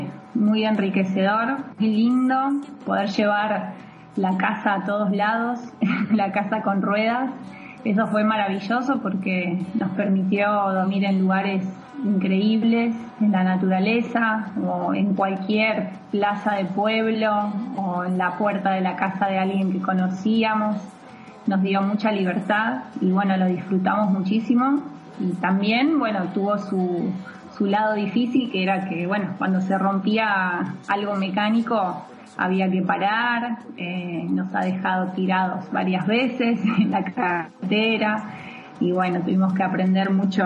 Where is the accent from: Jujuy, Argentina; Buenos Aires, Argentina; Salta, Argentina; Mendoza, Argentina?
Buenos Aires, Argentina; Arrancamos en el 2012 y regresamos hace un par de meses a Argentina, somos de Buenos Aires